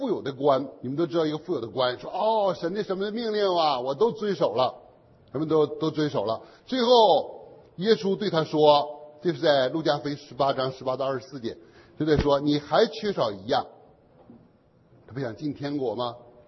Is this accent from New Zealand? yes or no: no; China; 可是现在在我们中国人也有钱了，中国人有钱了，是不是？